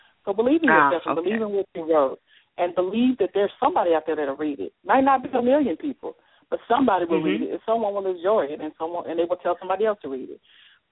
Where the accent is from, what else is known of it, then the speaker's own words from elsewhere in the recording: Arkansas, United States; I have an event I'm going to be a part of in my hometown in Arkansas.